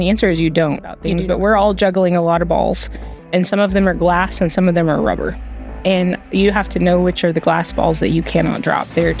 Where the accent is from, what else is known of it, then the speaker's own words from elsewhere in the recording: Midland, United States; So I was born here in Midland, 1982. So if you're doing the math, I'm 40 years old right now. And I'm really excited to be serving in my hometown.